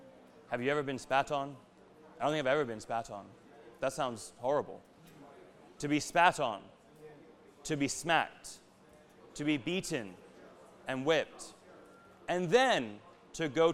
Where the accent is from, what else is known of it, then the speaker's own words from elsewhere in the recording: United States; sorry, I grew up in America, so I know nothing about world history and everything about U.S. history.